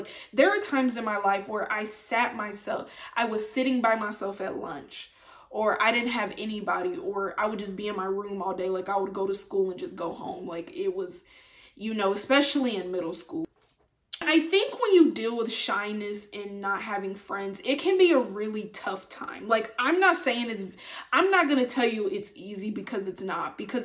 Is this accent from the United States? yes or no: yes; Nashville, Tennessee, United States; born there; So I was born in Nashville, Tennessee. And ever since I was a child, y'all, I was the more quiet, shy, reserved type.